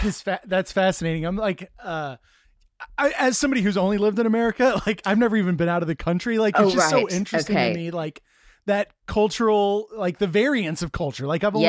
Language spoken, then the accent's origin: English; Texas, United States; No, I that's interesting. So I grew up in Texas.